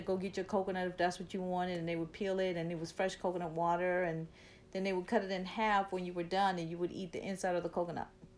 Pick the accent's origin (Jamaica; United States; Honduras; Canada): Honduras; I grew up in Honduras, Central America. My childhood was what we would call normal back there.